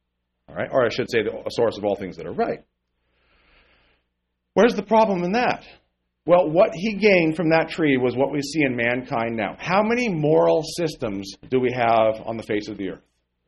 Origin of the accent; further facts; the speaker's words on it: Eugene, Oregon, United States; I grew up in Eugene, Oregon. So during the time when I grew up, you know, everybody was in my high school.